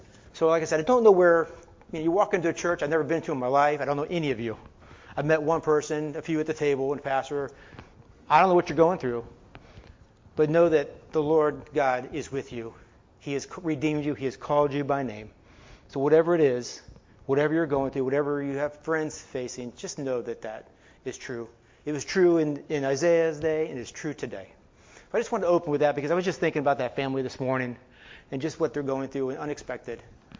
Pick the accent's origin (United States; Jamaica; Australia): United States; Florida; now in Wisconsin, United States; So I'm from Florida. So what am I doing in Wisconsin? I have no idea. But the winters are a lot of fun, and I'm getting used to them